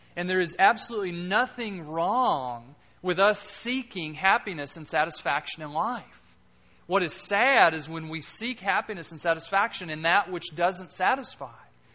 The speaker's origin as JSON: {"language": "English", "region": "Kentucky", "country": "United States", "said": "I'm from Kentucky, and being from Kentucky, I'm a big Kentucky basketball fan."}